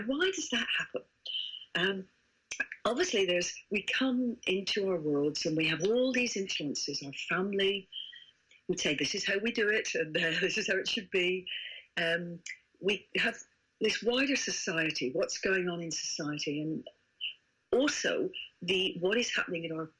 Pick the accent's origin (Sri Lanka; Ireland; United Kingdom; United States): United Kingdom; England; accent: English; My English accent's coming across errors